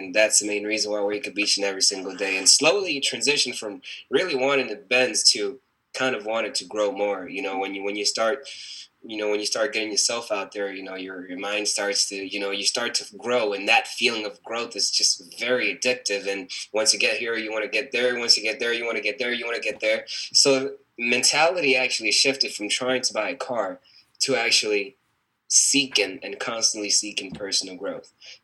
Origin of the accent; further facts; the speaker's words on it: South Africa; now in United States; and I am from South Africa. I think a lot of people don't know that, but I actually am from South Africa